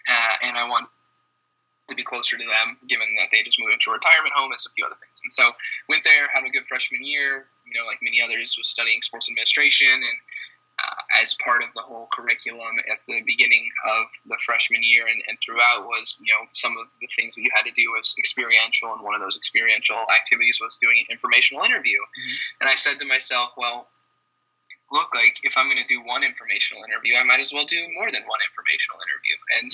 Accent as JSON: {"language": "English", "town": "Phoenix", "region": "Arizona", "country": "United States", "tie": "born or raised there", "said": "I had gone to the University of Miami from Arizona, born and raised in Phoenix, wanted to get away and see a different side of the country"}